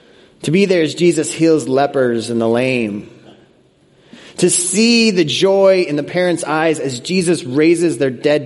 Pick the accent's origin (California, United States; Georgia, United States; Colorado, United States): Colorado, United States; Many of you know I grew up in Colorado. That's why I'm a Broncos fan, as many of you know.